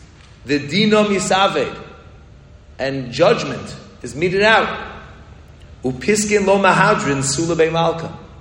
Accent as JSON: {"language": "English", "town": "Great Neck", "region": "New York", "country": "United States", "tie": "born or raised there", "said": "I grew up in Great Neck, not too far from here."}